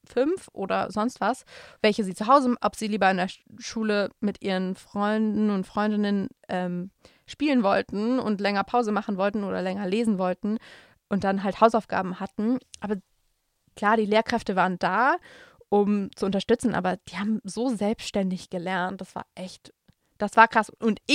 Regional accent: Hamburg, Germany; Ja, aber ich bin in einem Stadtviertel in Hamburg groß geworden, das super reich war.

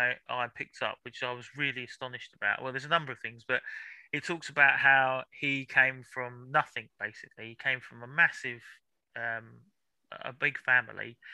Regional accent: London, United Kingdom; I'm originally from London. I'm originally from North London.

